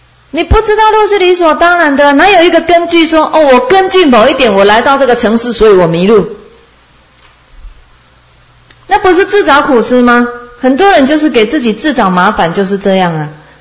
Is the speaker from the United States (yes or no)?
no; China; 那以我们中国人来说，我们就是照着我们的眼历